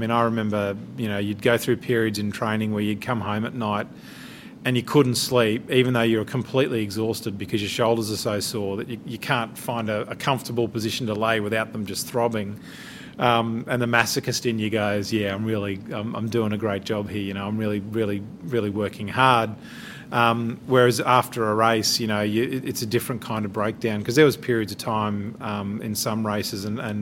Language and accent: English; Australia; which as an Australian and as a member of the teams is the second most important thing you'll do after the Olympics.